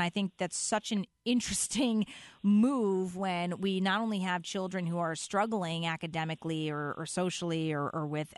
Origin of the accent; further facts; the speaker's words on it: Stamford, Connecticut, United States; also born or lived in Fairfield; we were Stamford residents. I was born and raised in Stamford, but the reason we moved to Fairfield when I was in elementary school was because my brother's on the autism spectrum.